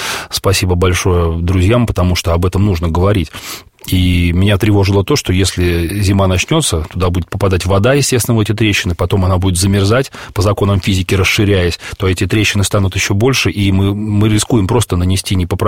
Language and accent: Russian; Pskov, Pskov Oblast, Russia; поскольку сам я родом из Пскова, и все, что связано с моей родной землей, мне так или иначе близко